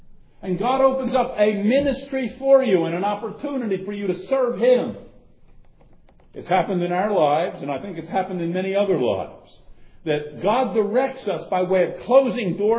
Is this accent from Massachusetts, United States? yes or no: no; Pennsylvania, United States; I say that I'm a Southerner because I was raised in Southern Pennsylvania, but that doesn't fly too well, really.